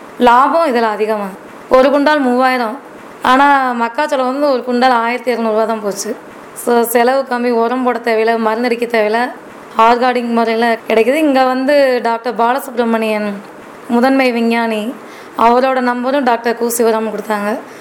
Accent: Perungamanallur, Tamil Nadu, India; now in Madurai, India; மதுரை மாவட்டத்திலிருந்து வந்திருக்கேன். எங்கள் சொந்த ஊர் பெருங்காமநல்லூர். நாங்கள் வந்து விவசாயி தான். ஆக்சுவலாக பிள்ளை படிக்கிறதுக்காக மதுரைக்கு வந்திருக்கோம்.

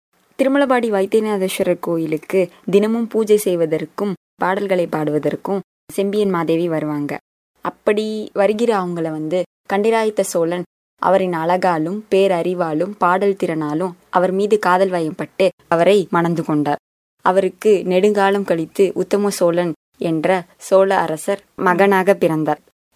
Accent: Sembian Mahadevi, Tamil Nadu, India; என்னோட ஊர் பேர் வந்து செம்பியன் மாதேவி குடி. இது வந்து அரியலூர் மாவட்டத்தில் ஒரு சின்ன கிராமம். இந்த கிராமத்தில் தான் நான் வளர்ந்தேன்.

